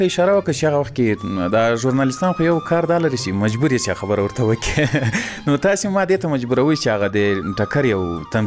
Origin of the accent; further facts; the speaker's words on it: Ghazni, Afghanistan; ځکه زه له غزنی څخه یو دوه درې کسان وو